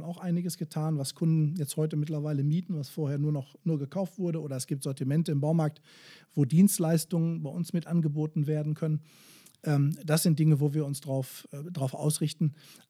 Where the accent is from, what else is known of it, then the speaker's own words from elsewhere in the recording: Bochum, North Rhine-Westphalia, Germany; als Bochumer Junge, der ich nun mal bin, mein Leben lang begleitet